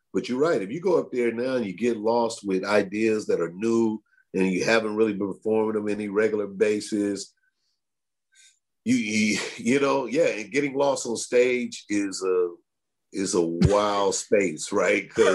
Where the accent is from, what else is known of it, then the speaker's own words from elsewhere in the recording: St. Louis, Missouri, United States; Matter of fact, he's in my hometown of St. Louis.